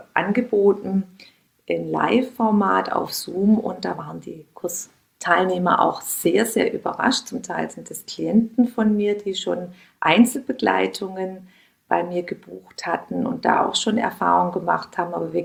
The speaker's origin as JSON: {"language": "German", "town": "Heilbronn", "region": "Baden-Württemberg", "country": "Germany", "tie": "born or raised there", "said": "Da gab es zwei kleine Lädchen bei uns in meiner Heimatstadt in Heilbronn"}